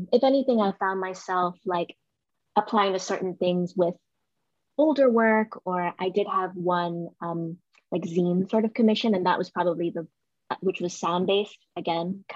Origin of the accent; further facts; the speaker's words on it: Miami, Florida, United States; I'm from Miami. I'm used to sunny tropical weather.